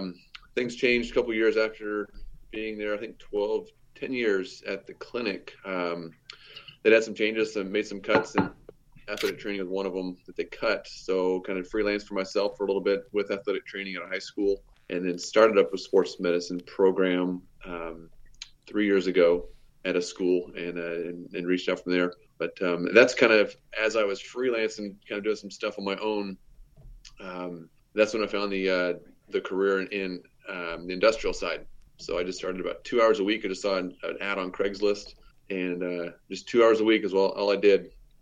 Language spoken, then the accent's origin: English; Vancouver, Washington, United States; I'm from Vancouver, Washington, so West Coast.